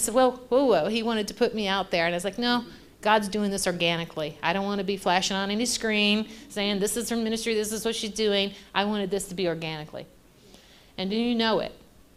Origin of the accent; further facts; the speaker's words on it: Lexington, Kentucky, United States; I'm originally from Kentucky, Lexington, where my friends here are from.